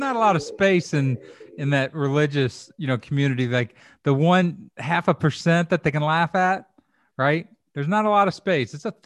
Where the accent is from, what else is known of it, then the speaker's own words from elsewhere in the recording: the South, United States; I grew up Catholic in the South, and it's not even just that, discussing things.